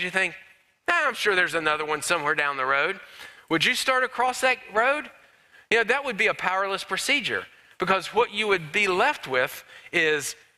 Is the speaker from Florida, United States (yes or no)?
yes; Florida, United States; I grew up in Florida